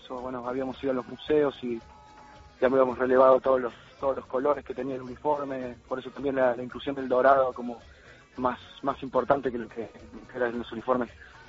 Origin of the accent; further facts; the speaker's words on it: Argentina; no somos muchos argentinos acá tampoco.